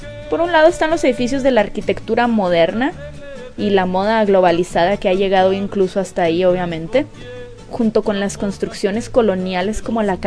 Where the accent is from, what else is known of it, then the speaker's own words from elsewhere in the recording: Mexico; como mexicanos no sepamos apreciar las bondades de nuestra nación. La riqueza cultural y gastronómica, la naturaleza. Aunque bueno, yo sinceramente no me siento azteca porque tengo más sangre gachupina que indígena.